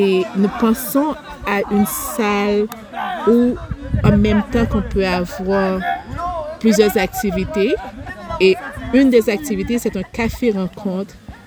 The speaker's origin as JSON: {"language": "French", "country": "Haiti", "lives_now": "Canada", "said": "nous sommes des Haïtiens, on n'oublie pas, on va être Canada"}